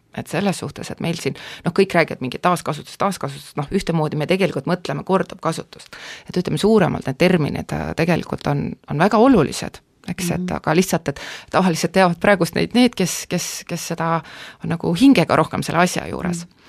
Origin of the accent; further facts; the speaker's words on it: Jõgeva, Jõgeva County, Estonia; ma tegelikult olen pärit Jõgeva linnast, sellisest väikesest linnast ja